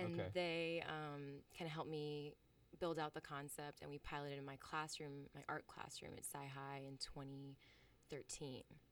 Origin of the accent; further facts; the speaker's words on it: Boston, Massachusetts, United States; really got it start back when I was growing up in Boston